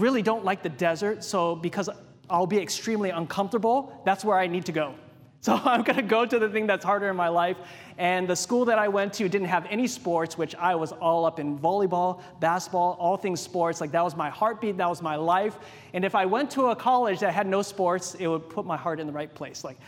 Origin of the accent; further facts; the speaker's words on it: Hawaii, United States; So when I was preparing to go to college, I grew up in Hawaii, as many of you know